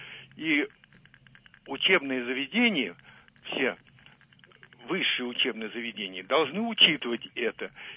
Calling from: Ryazan, Ryazan Oblast, Russia; я из Рязани, бывший инженер-физик, вот, окончивший МИФИ.

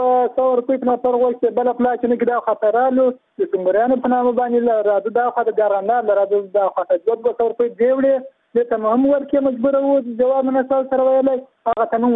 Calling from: Helmand, Afghanistan; موږ د هلمند ولایت کې یم

